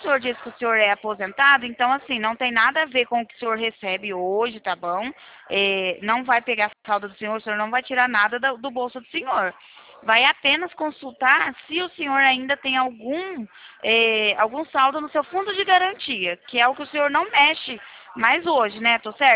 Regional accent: Paraná, Brazil; Meu número é o DDD é 43, porque eu sou do Paraná.

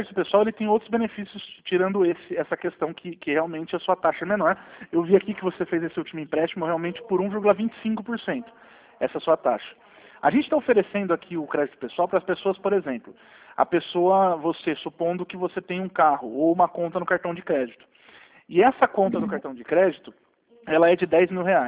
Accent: São Roque, São Paulo, Brazil; Não, eu sou da cidade de São Roque, aqui no interior do estado de São Paulo.

